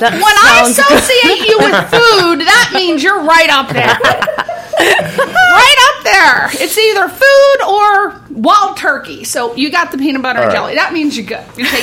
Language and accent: English; East Coast, United States; It's because I'm from the East Coast. People from the East Coast have amazing energy, and it just flows through us.